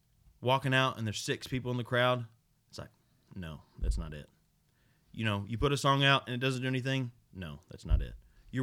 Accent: Arkansas, United States; I'm from Arkansas. Like, you can't hide that.

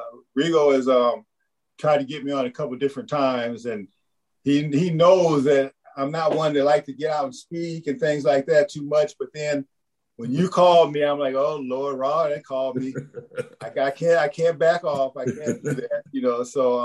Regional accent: Illinois, United States; also born or lived in Cedar Rapids, Iowa / California; I was born in Cedar Rapids, Iowa. then, you know, we moved to Illinois where my mother was born. We moved there. And then from there, we came to California.

